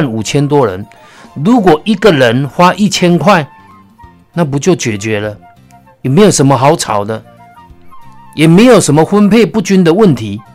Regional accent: Wuri, Taichung, Taiwan; 我是在地人，土生土长

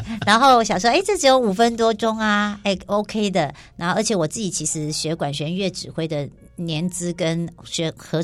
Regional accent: Taiwan; 我小时候在台湾的感觉

